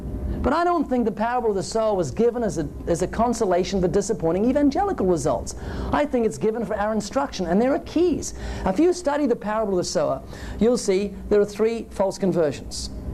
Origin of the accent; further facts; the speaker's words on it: New Zealand; I come from New Zealand, 70 million sheep.